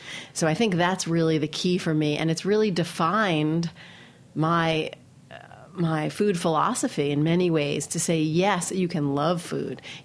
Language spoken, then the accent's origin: English; New York City, New York, United States; I grew up in New York City, so in Queens, where there's just like every cultural, you know, influence of food.